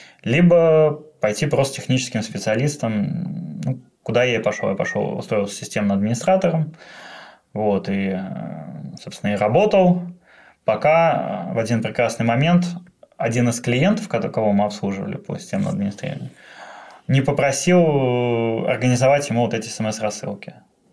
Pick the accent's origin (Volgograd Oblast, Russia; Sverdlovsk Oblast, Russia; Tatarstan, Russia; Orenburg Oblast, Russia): Tatarstan, Russia; Kazan; also born or lived in Saratov; now in London, United Kingdom; Я родился в Саратове, вырос в Казани, а сейчас живу в Лондоне.